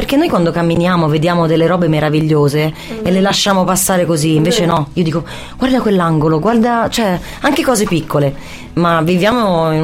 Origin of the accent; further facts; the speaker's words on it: Livorno, Tuscany, Italy; Sono toscana doc livornese.